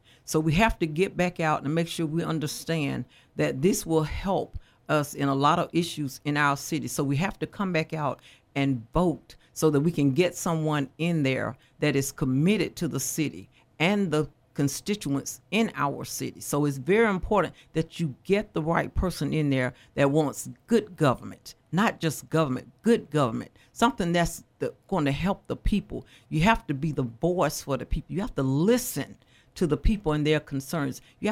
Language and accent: English; Montgomery, Alabama, United States; Yes. I am from Montgomery. I was born here in Montgomery. I attended public schools.